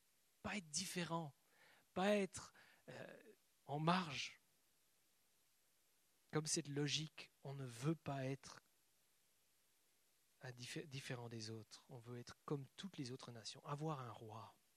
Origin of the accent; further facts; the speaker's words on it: Switzerland; J'ai vécu mon enfance en Suisse